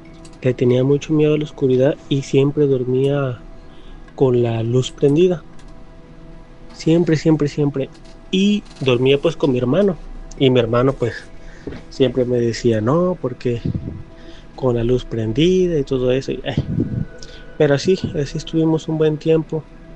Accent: Ciudad Guzmán, Jalisco, Mexico; now in Oregon, United States; acá desde Oregon, acá en USA. Les quiero relatar algo que me sucedió. Mi infancia la viví allá en Ciudad Guzmán, Jalisco.

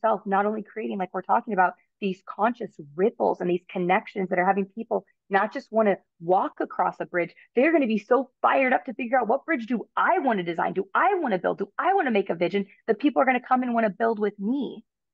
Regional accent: United States; born there; And I'm so grateful I was born in America

